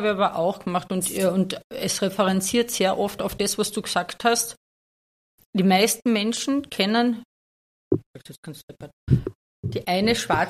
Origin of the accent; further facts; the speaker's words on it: Carinthia, Austria; die mir als Kärntnerin auch immer gestellt wird.